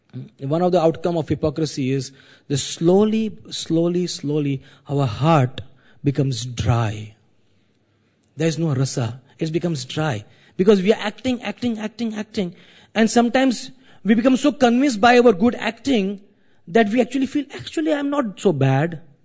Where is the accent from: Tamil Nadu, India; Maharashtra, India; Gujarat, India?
Maharashtra, India; Mumbai; But if the place that I am from India, you know, right now it is extremely hot. When I left Bombay, it was 38 degrees Celsius.